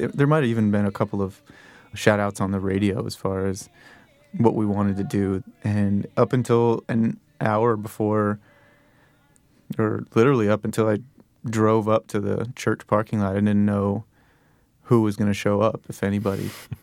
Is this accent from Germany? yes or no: no; Texas, United States; We started here from New York, and we're all from Texas, so we were sort of in a roundabout way headed to Texas